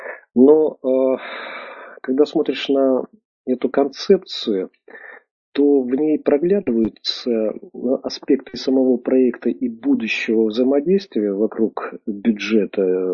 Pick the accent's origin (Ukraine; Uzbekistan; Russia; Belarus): Russia; Moscow; 3 в Украине и 1 я из Москвы.